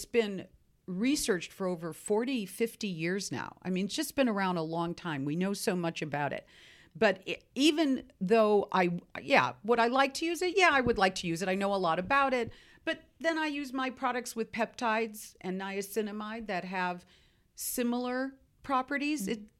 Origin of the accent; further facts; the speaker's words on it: Seattle, Washington, United States; You know, I'm from Seattle